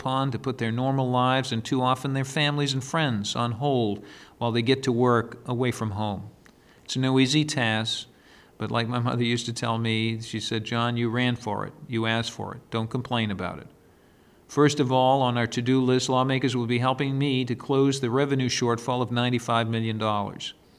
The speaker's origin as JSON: {"language": "English", "town": "Bangor", "region": "Maine", "country": "United States", "tie": "born or raised there", "said": "For 12 years, I represented my hometown of Bangor in the state Senate."}